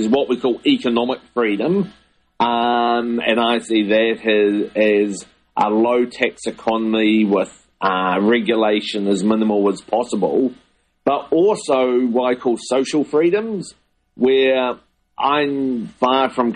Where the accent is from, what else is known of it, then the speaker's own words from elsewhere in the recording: New Zealand; But as a New Zealander, I don't want the government of Egypt or the government of the United States